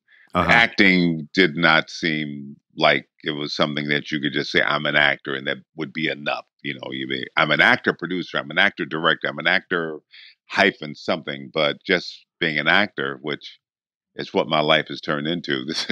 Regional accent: Michigan, United States; No, I'm from southwestern Michigan

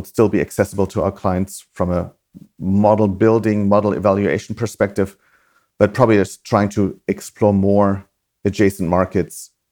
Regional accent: Germany; English is a second language; moved away as an adult; also born or lived in United States; now in London, United Kingdom; I'm from Germany originally, as you know. I moved to the States in my late 20s as part of my PhD.

